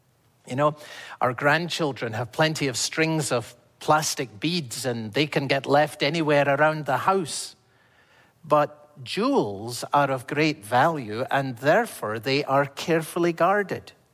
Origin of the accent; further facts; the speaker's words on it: Scotland, United Kingdom; Do you know, as a boy growing up in Scotland, I remember singing in church a song that I haven't heard for years.